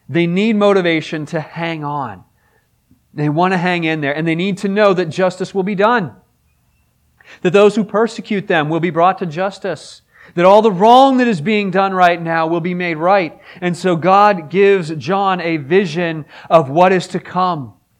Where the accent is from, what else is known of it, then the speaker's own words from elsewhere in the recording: Pittsburgh, Pennsylvania, United States; I am from the Steel City, Pittsburgh, named after its great steel industry.